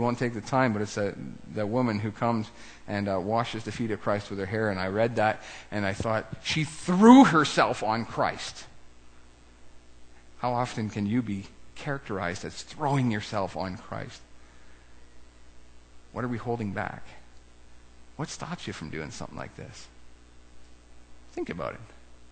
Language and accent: English; Ontario, Canada; No way, we're from Ontario.